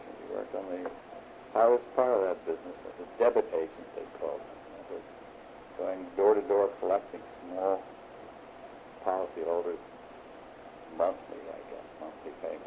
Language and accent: English; Philadelphia, Pennsylvania, United States; I grew up in Philadelphia. And we grew up in a lower middle class neighborhood. It wasn't bad. It was a place called Logan, mostly Jewish neighborhood, which has since, of course, deteriorated.